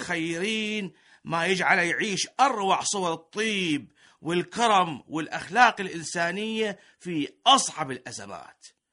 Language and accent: Arabic; Iraq; وإحنا هنا كعراقيين نبعث رسالة ود ومحبة إلى الشعب الأمريكي